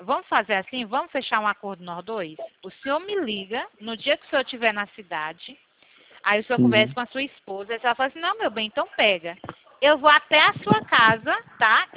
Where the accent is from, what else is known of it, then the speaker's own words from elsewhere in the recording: Goiânia, Goiás, Brazil; Eu sou aqui de Goiânia, trabalho aqui no setor central